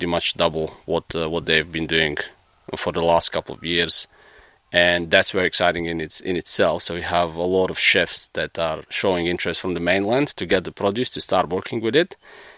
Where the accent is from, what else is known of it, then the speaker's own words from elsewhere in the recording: Croatia; now in Australia; so I'm originally from Croatia. I moved to Australia a long, long time ago